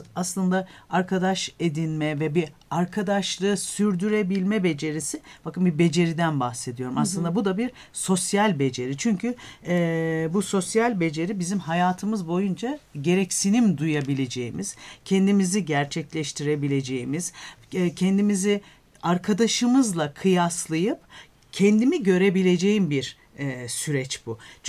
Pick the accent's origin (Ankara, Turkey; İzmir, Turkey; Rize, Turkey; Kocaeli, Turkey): Ankara, Turkey; Biz Canan Hanım'la birlikte Ankara'da bir semtte yan yana sokaklarda büyüdük.